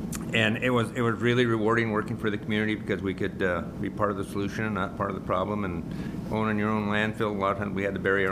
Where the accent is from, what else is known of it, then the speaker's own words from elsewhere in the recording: Ketchikan, Alaska, United States; I was born and raised in Ketchikan, so the water is a draw, the hills and climbing is a draw.